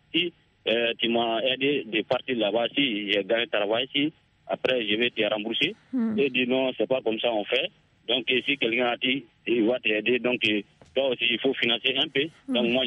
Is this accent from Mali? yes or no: yes; Sonikini, Mali; toujours dans mon village natal à Sonikini.